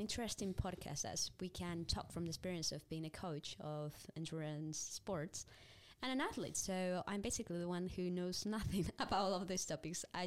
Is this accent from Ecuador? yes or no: no; Spain; I'm from Spain and I'm a trail runner.